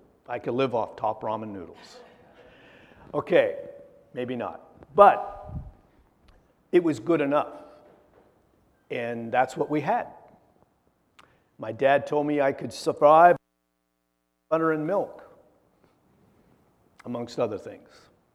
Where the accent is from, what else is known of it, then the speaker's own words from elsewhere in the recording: Oregon, United States; When I grew up in Eastern Oregon, we didn't have a lot